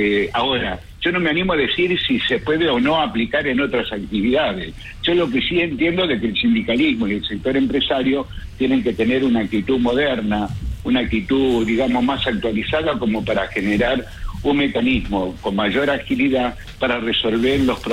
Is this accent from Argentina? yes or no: yes; Argentina; Somos argentinos, tenemos que estar ayudándonos.